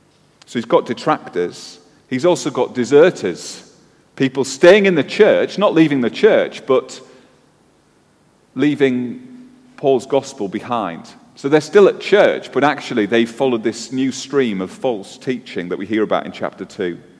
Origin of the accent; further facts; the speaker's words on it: Middlesbrough, North East England, United Kingdom; I'm from Middlesbrough.